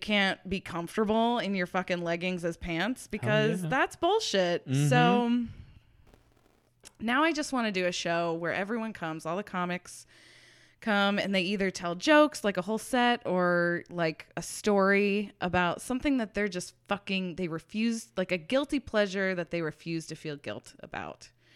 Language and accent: English; Youngstown, Ohio, United States; Oh, and I'll also be in my hometown of Youngstown, Ohio on November 19th.